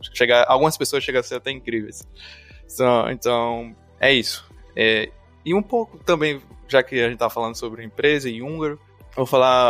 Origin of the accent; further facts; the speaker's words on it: Maceió, Alagoas, Brazil; moved away; Eu vim de Maceió, né? Então, apesar de ser uma cidade teoricamente grande, não tinha muita coisa que fazer além de praia e shopping.